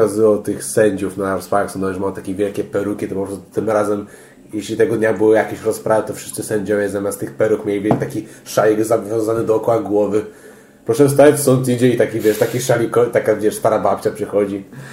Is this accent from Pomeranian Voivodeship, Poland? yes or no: yes; Gdańsk, Pomeranian Voivodeship, Poland; jak będą u nas w Gdańsku rozgrywać